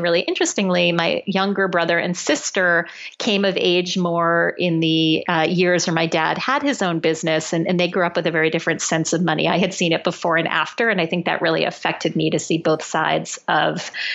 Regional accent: Norwalk, Connecticut, United States; I'm the oldest of three children. I grew up in Norwalk, Connecticut.

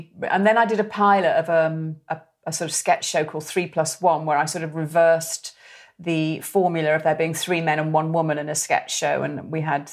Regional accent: Wirral, North West England, United Kingdom; I mean, I'm from the Wirral, from Merseyside, so my voice, you know, I didn't have a voice like that, you know, wasn't kind of, you know, like really scouse or nothing like that.

